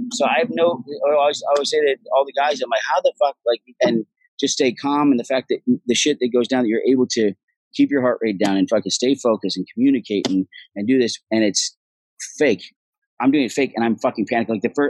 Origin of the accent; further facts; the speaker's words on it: Ireland; He goes, where are you from? I was like, I'm Irish. He goes, you're not from Texas? I'm like, no.